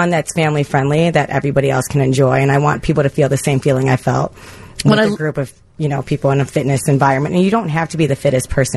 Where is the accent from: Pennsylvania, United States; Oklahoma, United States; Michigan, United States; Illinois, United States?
Illinois, United States; Chicago; also born or lived in Denver / West Coast; And I came from the West Coast, but I'm born and raised Chicago.